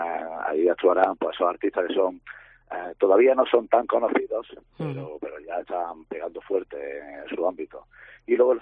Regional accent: Granada, Andalusia, Spain; pues al final somos de Granada y queremos todavía promocionar nuestra tierra

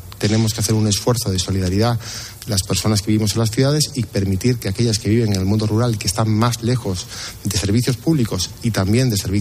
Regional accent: La Línea de la Concepción, Andalusia, Spain; born there; also born or lived in Guadalajara; Sí, Cádiz es la tierra de mis abuelos, de mis padres. Yo nací en la línea de la Concepción, me siento también andaluz y gaditano, a la vez que me siento de Guadalajara y castellano-manchego y español por los cuatro costados.

